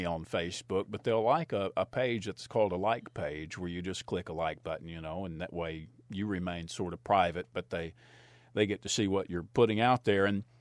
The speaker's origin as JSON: {"language": "English", "region": "Kentucky", "country": "United States", "tie": "born or raised there", "said": "I've always had to mention growing up that I came from around Paducah. I'm an hour from Paducah, but I always had to place mark and say I'm around that metropolitan area"}